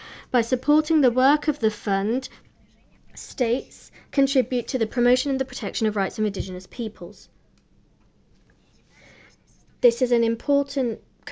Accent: Russia; I am a Sami from Russia.

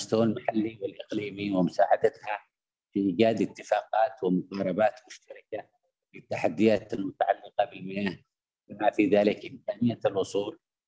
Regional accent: Yemen; وفي بلدي اليمن،

